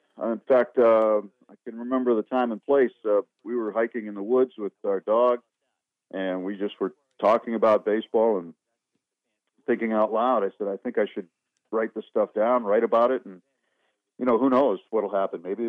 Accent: Nashua, New Hampshire, United States; I mean, I figured if we're going to do one in New Hampshire, we're going to do one in my hometown of Nashua while I'm here

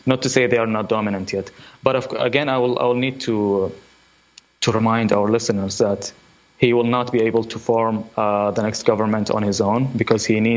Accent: Iraq; English is a second language; These are some of my earliest memories, is watching from our rooftop as my hometown gets bombed by America and its allies in 98 in Operation Desert Fox

